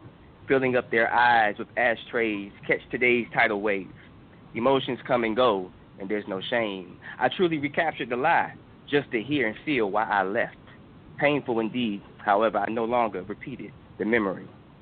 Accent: Washington, District of Columbia, United States; now in Atlanta, United States; I'm from Washington, D.C., and I currently stay in Atlanta.

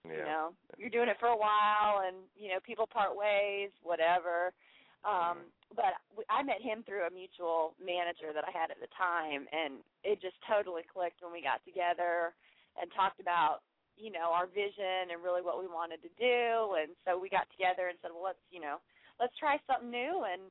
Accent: Mississippi, United States; Well, I grew up in Mississippi.

